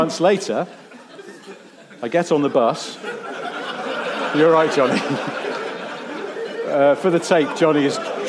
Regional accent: East of England, United Kingdom; I grew up in Suffolk

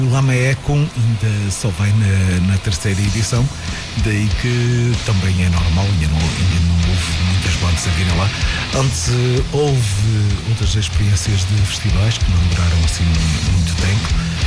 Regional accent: Alentejo, Portugal; accent: Alentejano; Com a minha pronúncia alentejana, é cada melhor, compadre!

